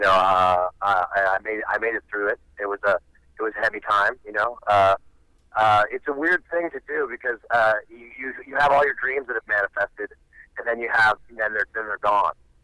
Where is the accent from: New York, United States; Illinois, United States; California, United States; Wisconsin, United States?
California, United States; Santa Barbara; We're from Santa Barbara, right? So we didn't have a scene.